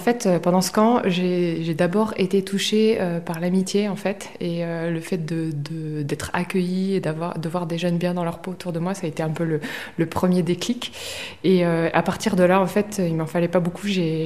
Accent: Lourdes, Occitanie, France; moi, je suis un peu une enfant du pays, parce que j'ai grandi à Lourdes

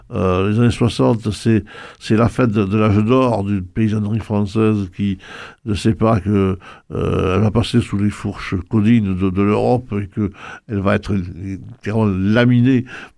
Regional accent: Occitanie, France; Et il n'y avait pas, d'ailleurs, chez moi, en Ariège, il n'y avait pas ce type de paysage, ça n'existe pas.

